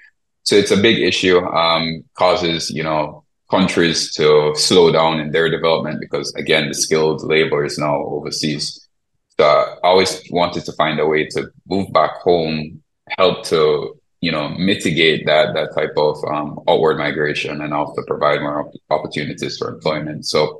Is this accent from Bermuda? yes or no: no; Jamaica; moved away as an adult; now in United States; Yes, I was born and raised in Jamaica